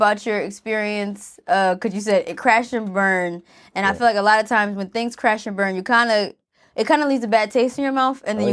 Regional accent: the South, United States; Charlamagne, not from New York, and we're both from the South, and we just connected, so that worked out.

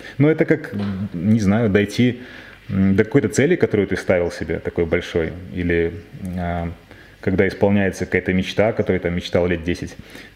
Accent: Minsk, Belarus; Я из Минска.

